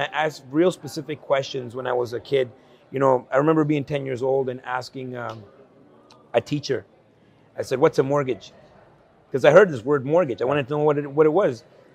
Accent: El Salvador; But I came from El Salvador, country in civil war.

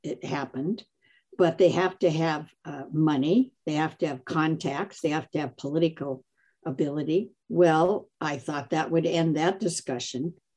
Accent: Seattle, Washington, United States; also born or lived in Los Angeles; now in Toppenish, United States; I was raised in Seattle. I lived in Washington, D.C. and the L.A. Basin.

